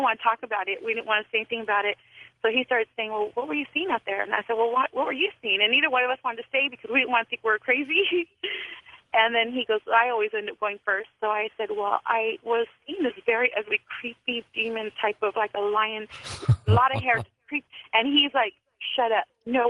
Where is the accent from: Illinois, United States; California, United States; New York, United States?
California, United States; Fresno; I'm from Fresno, California.